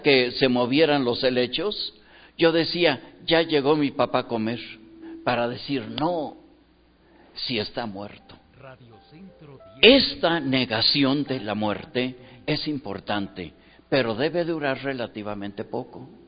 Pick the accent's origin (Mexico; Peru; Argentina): Mexico; Durango; soy de Durango, la casa de mis papás en Durango